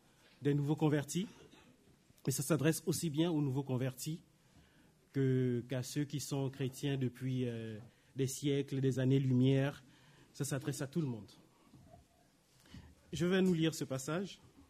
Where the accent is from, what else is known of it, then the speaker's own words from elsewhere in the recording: Siberia, Russia; En Sibérie, chez nous en Sibérie, tout se fait de manière instantanée.